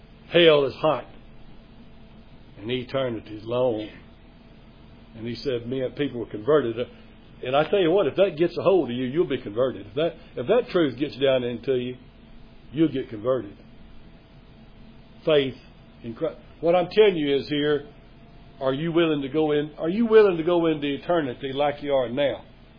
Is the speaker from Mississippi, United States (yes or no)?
yes; Mississippi, United States; I'm ashamed that he came from my home state. And sorry that the people of Mississippi think more of him than they do our president